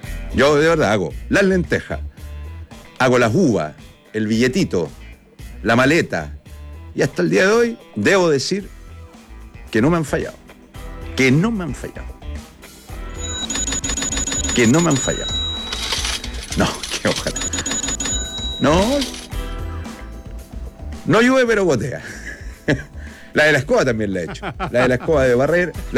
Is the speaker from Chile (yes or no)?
yes; Chile; ¿Somos los chilenos buenos para los ritos